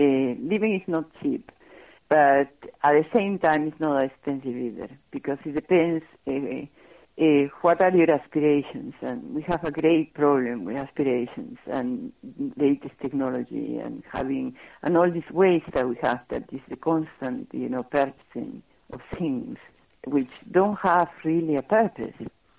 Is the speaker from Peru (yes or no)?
yes; Peru; moved away as an adult; I did growing up in Peru, and I have a very, very funny upbringing, because, you know, my mom being Danish